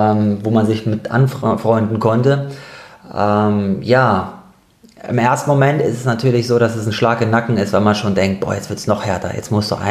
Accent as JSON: {"language": "German", "town": "Darmstadt", "region": "Hesse", "country": "Germany", "moved": "as an adult", "lives_now": "Cologne, Germany", "said": "Genau, also ich komme ursprünglich eigentlich aus Darmstadt, gar nicht aus Köln. Und bin hier nur zum Studium 2005 hergekommen."}